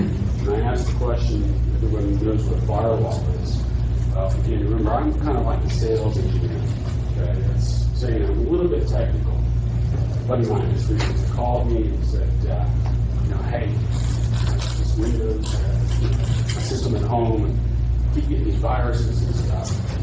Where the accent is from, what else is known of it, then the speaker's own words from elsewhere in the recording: Florida, United States; By the way, some Redmond jokes, by the way, I'm from Florida.